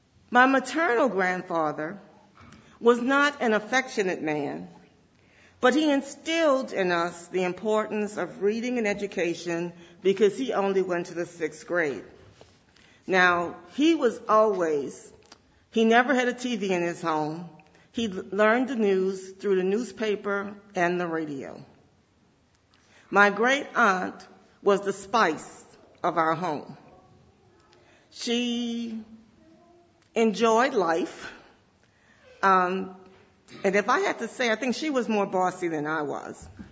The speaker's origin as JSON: {"language": "English", "town": "New Orleans", "region": "Louisiana", "country": "United States", "tie": "born or raised there", "said": "For those of you who don't know, I am from New Orleans, Louisiana, and I'm proud to call it home."}